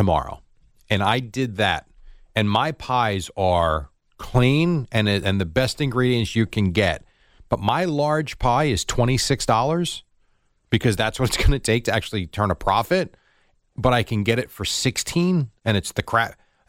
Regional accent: United States; born there; because I'm American. I was born here.

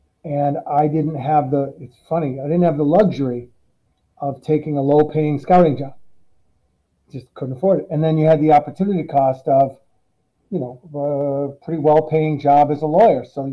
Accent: Milwaukee, Wisconsin, United States; But I grew up in Wisconsin and from Milwaukee.

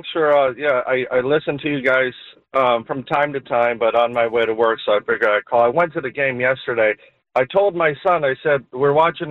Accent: East Coast, United States; I grew up on the East Coast, so the way that I view baseball is I do take it personal.

